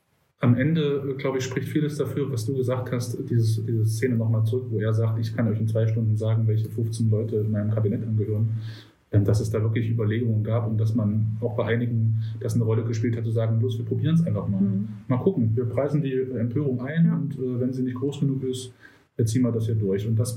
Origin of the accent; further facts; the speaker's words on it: Jena, Thuringia, Germany; Und davor gab es auch eine große Spontan-Demonstration in Jena, in meiner Heimatstadt.